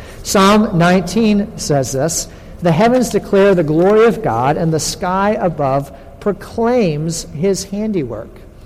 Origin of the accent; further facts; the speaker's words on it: New England, United States; I grew up in New England. I never saw this until I traveled in the South.